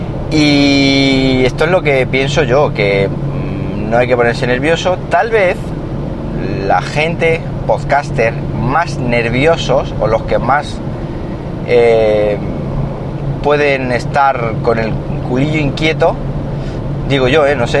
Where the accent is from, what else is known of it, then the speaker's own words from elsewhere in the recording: Siles, Andalusia, Spain; por ejemplo, del mesón restaurante de mi pueblo, en Siles, que es el que digo que ha estado mi padre ya hasta que se ha jubilado